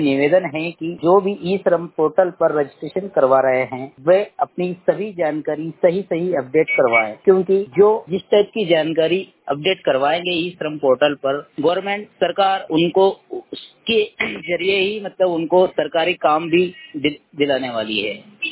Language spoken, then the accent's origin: Hindi; Khirala, India; मैं ग्राम खिराला से हूँ।